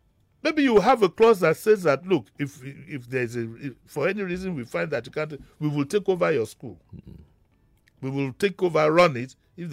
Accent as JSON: {"language": "English", "region": "Lagos", "country": "Nigeria", "tie": "born or raised there", "said": "when I was growing up in Lagos, I don't think I saw a dead body until the day my grandmother died."}